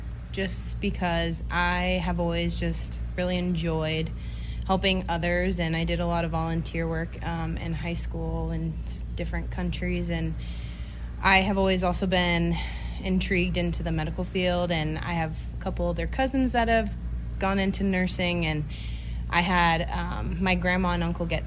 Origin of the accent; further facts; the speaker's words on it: Novato, California, United States; I'm originally from Novato, California, so kind of close to San Francisco Bay Area